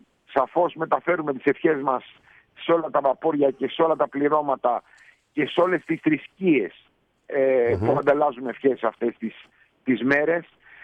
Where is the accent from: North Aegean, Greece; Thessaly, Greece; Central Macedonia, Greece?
North Aegean, Greece; Chios; Είμαι από τη Χίο, ναι, είμαι από τη Χίο. Εκεί γεννήθηκα, εκεί μεγάλωσα, όλη μου οικογένεια από πάπου προς πάπου.